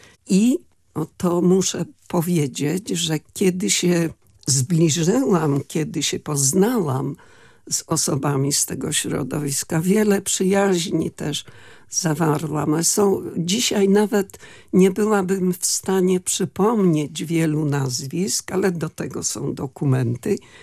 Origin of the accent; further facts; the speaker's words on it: Podlaskie Voivodeship, Poland; sama pochodzę z Kresów, wprawdzie z tych w obrębie obecnych granic Rzeczpospolitej Polskiej, ale ziemia, gdzie się urodziłam, to jest ziemia grodzieńska. Ten skraj zachodni, który zwiemy ziemią sokulską.